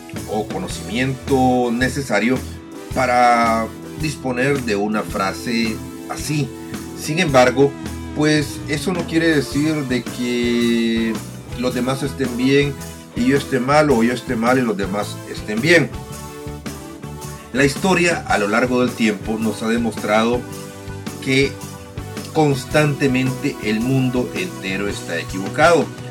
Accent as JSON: {"language": "Spanish", "country": "El Salvador", "said": "La semana pasada estaba de viaje en mi país, en El Salvador"}